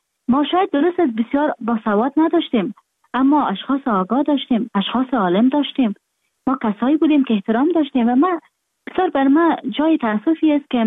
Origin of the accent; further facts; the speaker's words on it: Afghanistan; moved away; من در خارج هستم، خارج از افغانستان هستم